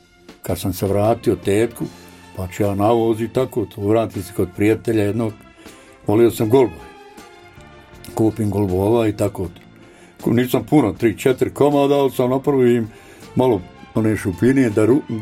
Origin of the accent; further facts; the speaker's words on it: Brčko, Brčko District, Bosnia & Herzegovina; also born or lived in United States; ja sam iz Brčkog. I ne bježim od svog Brčkog. Bez obzira da sam, ja sam bio u Americi pa se vratio u svoj Brčkog prije 20 godina.